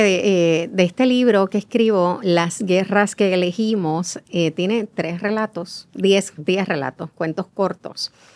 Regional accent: Mayagüez, Puerto Rico; Yo soy natural de Mayagüez. Mi papá es natural de Cabo Rojo y mi mamá de Aguada, así que soy del oeste.

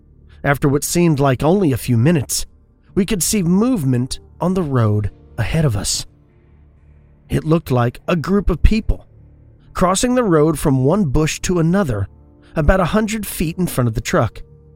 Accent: Texas, United States; it took place in my home state of Texas, so it immediately held my attention.

